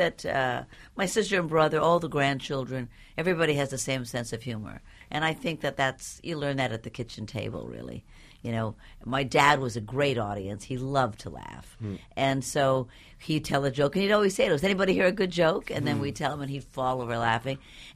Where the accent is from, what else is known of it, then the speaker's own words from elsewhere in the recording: Los Angeles, California, United States; now in New York, United States; Well, I grew up in Los Angeles and did all my early career there.